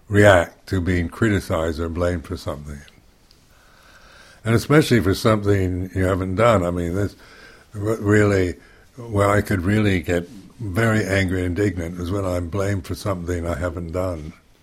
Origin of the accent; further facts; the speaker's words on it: United States; because being American, you are conditioned to, with ideals, you know, you're very idealistic